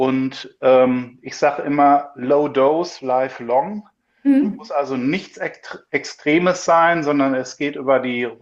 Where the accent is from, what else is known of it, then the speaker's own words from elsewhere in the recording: Northern Germany, Germany; Viel Lakritz als Norddeutscher.